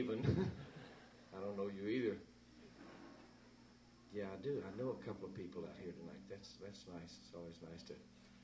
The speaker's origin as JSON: {"language": "English", "region": "Southern United States", "country": "United States", "said": "I'm from the South."}